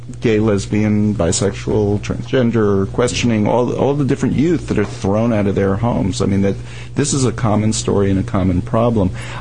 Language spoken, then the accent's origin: English; Bronx, New York, United States; And I was born in the Bronx, too.